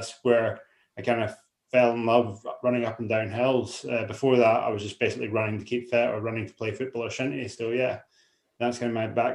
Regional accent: Isle of Skye, Scotland, United Kingdom; but my background, I grew up in the Isle of Skye.

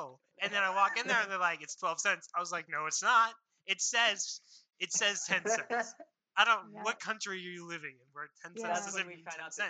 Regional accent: Oregon, United States; I was like, yeah, but I'm from Oregon. So I don't have to pay that.

